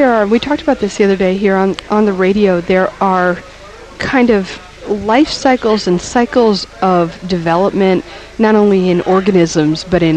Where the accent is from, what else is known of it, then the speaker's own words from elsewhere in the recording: United States; I still do, because as an American, I really internalize this, all men and women are created equal